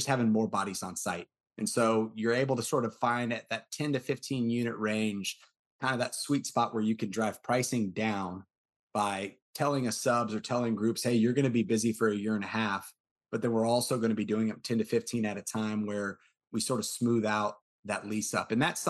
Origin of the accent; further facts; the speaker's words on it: Texas, United States; And so I'm a Texan, and I joke about this a lot with our partners